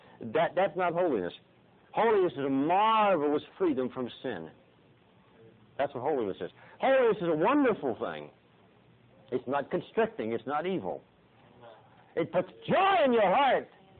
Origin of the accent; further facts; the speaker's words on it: United States; I'm an American through and through, apple pie, you know, Chevy and all that bit, and 4th of July. I love this country